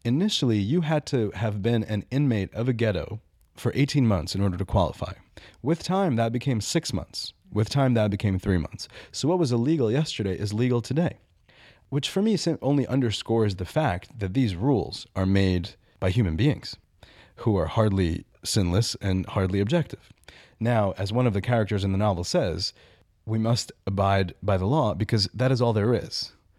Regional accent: Minsk, Belarus; English is a second language; I'm from Minsk, the capital of Belarus

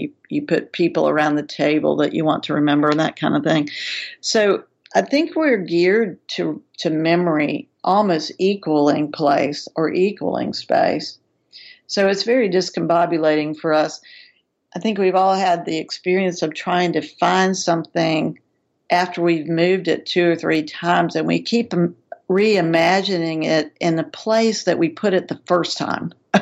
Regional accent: Richlands, Virginia, United States; I grew up in Richlands near Raven and Red Ash, not that far from Dante, pronounced Dant, Cedar Bluff and Jewel Ridge, among the Appalachian Mountains and along the Clinch River.

